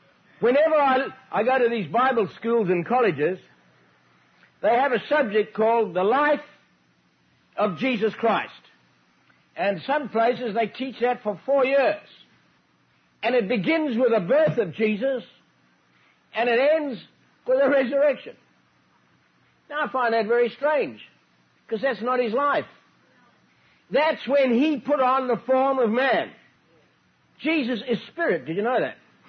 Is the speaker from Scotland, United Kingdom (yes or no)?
yes; Scotland, United Kingdom; Being a Scotsman, I'm entitled to read between the lines.